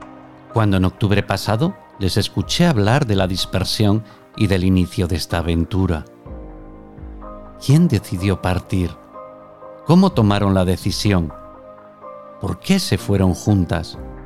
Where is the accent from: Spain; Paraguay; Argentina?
Spain; Cantabria; Casi como dos veces Cantabria, mi tierra.